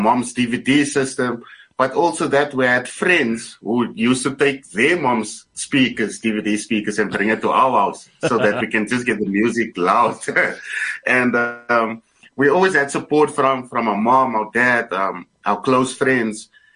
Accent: Port Elizabeth, Eastern Cape, South Africa; We're from PE. Port Elizabeth.

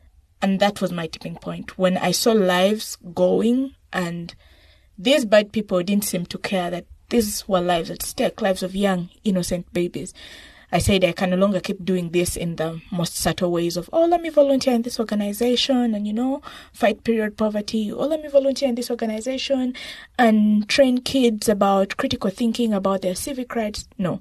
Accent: Pallisa, Eastern Region, Uganda; I am not Japanese or Chinese. I am an Itesot from Palisa District.

